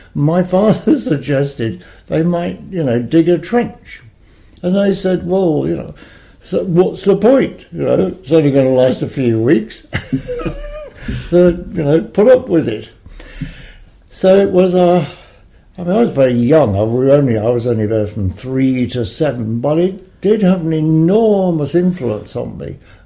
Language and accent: English; Gateshead, North East England, United Kingdom; also born or lived in Newcastle upon Tyne; So I was born in Newcastle-upon-Tyne. My parents lived in Gateshead. So I spent the first 3 years in Gateshead. And all the family, you know, were from Tyneside.